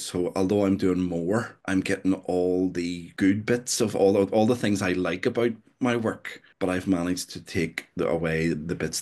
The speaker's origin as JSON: {"language": "English", "town": "Belfast", "region": "Northern Ireland", "country": "United Kingdom", "tie": "born or raised there", "said": "where I grew up in Belfast, I would still visit family there quite frequently"}